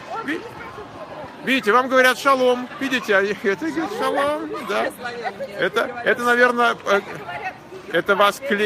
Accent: Moscow, Russia; now in Odesa, Ukraine; Я тоже из Москвы

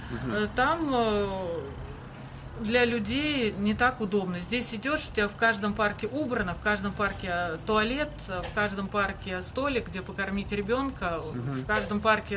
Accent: Khimki, Moscow Oblast, Russia; moved away; Нет, я всегда родилась в Химках.

